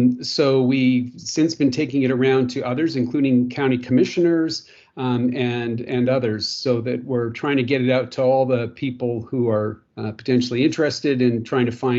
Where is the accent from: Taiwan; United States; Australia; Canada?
Canada; Or I'm Canadian originally, and therefore Epoch.